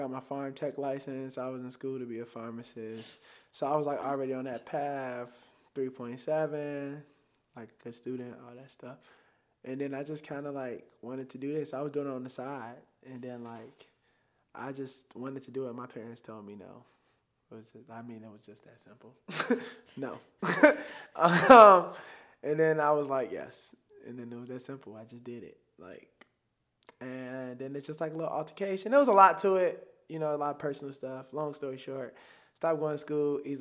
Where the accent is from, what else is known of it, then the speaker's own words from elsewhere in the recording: Chicago, Illinois, United States; because like I still talk like I'm from Chicago. I still got the slang.